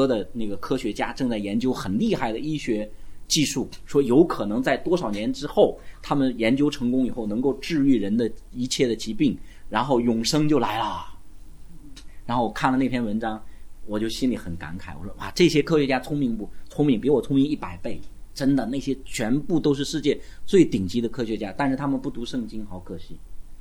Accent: China; 我们是中国人，我又不是印度人，

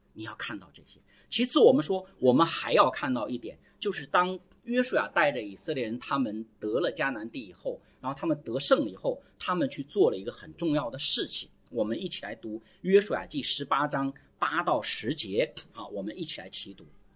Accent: China; 那我们中国人福音影响太小

